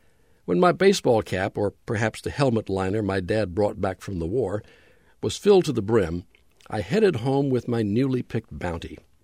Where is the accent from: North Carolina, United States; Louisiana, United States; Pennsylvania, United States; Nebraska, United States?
Louisiana, United States; When I was growing up in North Louisiana, the road we lived on intersected with Highway 171 just beyond Dead Man's Curve.